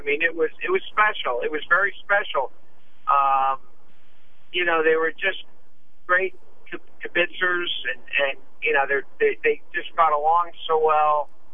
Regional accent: Pennsylvania, United States; growing up in Pennsylvania, northeastern Pennsylvania, my first memories of him are hosting TV quarterbacks on Wednesday nights on public television.

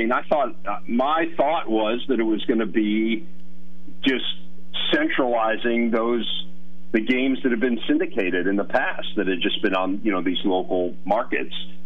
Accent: Chicago, Illinois, United States; now in Connecticut, United States; I mean, we love living in Connecticut, even though I'm from Chicago.

